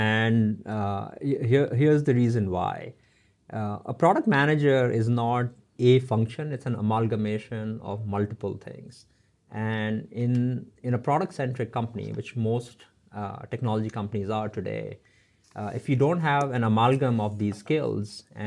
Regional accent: Mumbai, Maharashtra, India; I come from Mumbai, which is where I grew up. And I grew up in fairly modest circumstances, in a 300-square-foot apartment with four other siblings

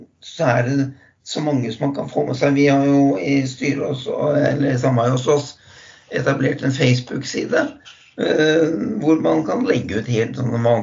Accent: Oslo, Norway; Så vi kommer jo fra Oslo, så vi ville egentlig tilbake.

